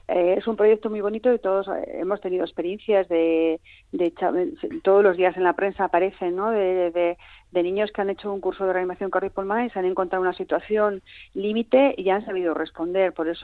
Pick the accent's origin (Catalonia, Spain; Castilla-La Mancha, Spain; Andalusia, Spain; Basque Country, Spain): Basque Country, Spain; Vitoria; Sí, yo soy de Vitoria, aunque soy alavesa de padre y madre